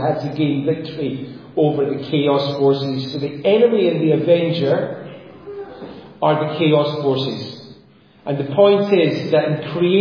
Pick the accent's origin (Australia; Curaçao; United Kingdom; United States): United Kingdom; Glasgow, Scotland; now in Inverness, United Kingdom; I grew up in Glasgow, which is a city probably the same sort of size as Adelaide.